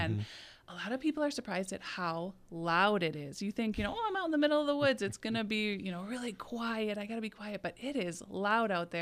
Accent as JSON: {"language": "English", "town": "Merrill", "region": "Wisconsin", "country": "United States", "tie": "born or raised there", "said": "So I grew up in Merrill, so kind of right smack in the middle."}